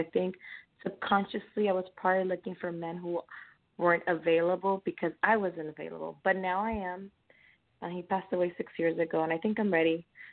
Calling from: California, United States; I'm calling from California as well.

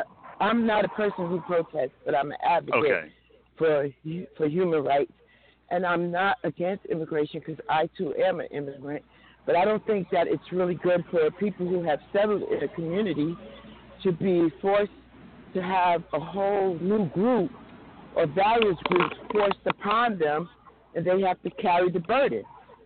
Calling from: New Jersey, United States; I'm calling from New Jersey.

